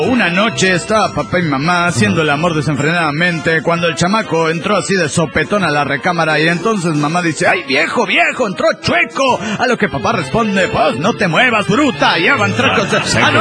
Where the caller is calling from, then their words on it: Durango, Mexico; Soy el piromaníaco de Durango.